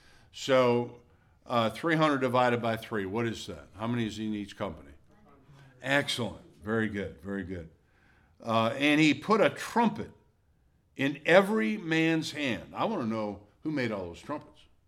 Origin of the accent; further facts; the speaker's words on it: Milwaukee, Wisconsin, United States; And my team, of course, is the Brewers since I'm from Milwaukee.